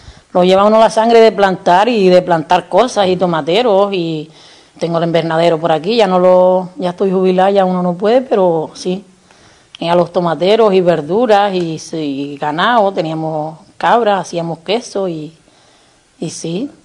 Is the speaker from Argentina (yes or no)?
no; Tesejerague, Canary Islands, Spain; Nací en Tesejeraque.